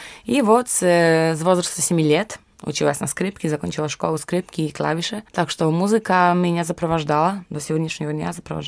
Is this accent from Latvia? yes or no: no; Poland; Russian is a second language; now in Russia; Я сама из Польши, мне 34 года.